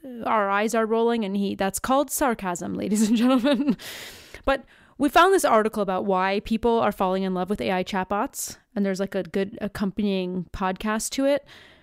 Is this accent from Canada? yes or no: yes; Canada; As a Canadian